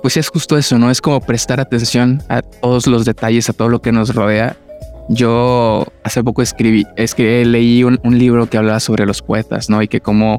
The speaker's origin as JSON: {"language": "Spanish", "town": "Monterrey", "region": "Nuevo León", "country": "Mexico", "said": "Soy de Monterrey. Monterrey es una ciudad muy calurosa, muy extrema en los climas."}